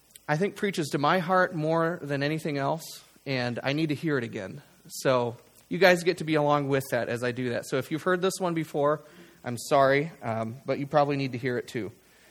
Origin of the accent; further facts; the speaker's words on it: Eden, United States; also born or lived in Phoenix; now in Topeka, United States; I come from Eden and was originally born in Phoenix. Live in Topeka right here next to the town hall.